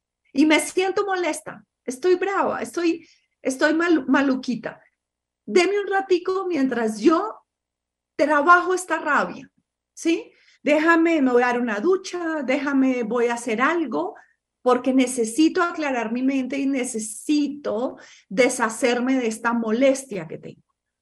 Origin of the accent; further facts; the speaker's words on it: Armenia, Quindío, Colombia; mi familia, yo soy de Armenia, muy en mi familia paisa es muy común